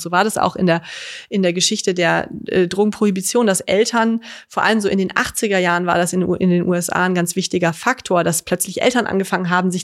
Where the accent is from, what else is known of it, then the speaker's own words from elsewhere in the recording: Rhineland, Germany; ich komme aus dem Rheinland, wir haben da Karneval gefeiert.